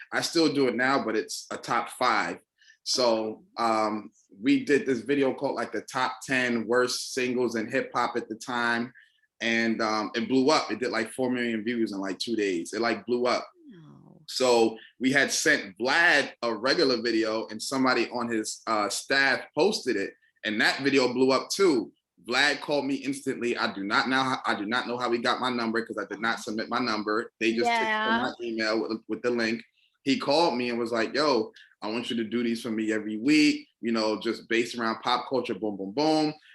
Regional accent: Irvington, New Jersey, United States; I'm from Irvington, New Jersey. That's not where I reside now, but okay. I'm from Irvington, New Jersey.

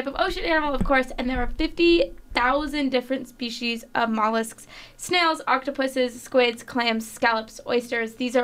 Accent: Florida, United States; So conchs are very important to ecotourism in areas like the Bahamas and even in my home state of Florida.

